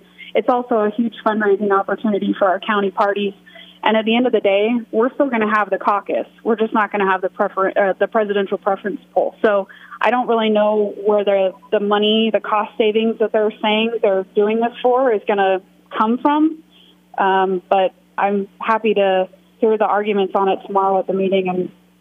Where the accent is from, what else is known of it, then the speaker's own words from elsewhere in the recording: Nevada, United States; I mean, growing up in Nevada, I know a ton of people who do pretty well in this state financially